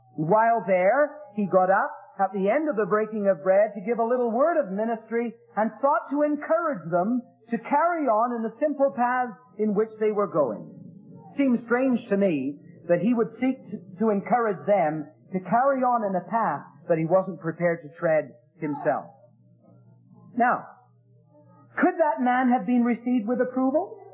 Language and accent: English; England, United Kingdom; now in Canada; When we came over from England, for example, we brought a letter of commendation from an assembly. But the assembly in Abbotsford didn't know anything about the assembly we came from.